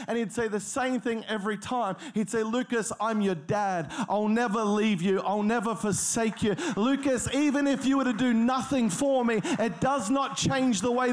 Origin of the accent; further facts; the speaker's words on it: Australia; I grew up in Australia. You probably worked that out by the way that I sound. But I grew up in Australia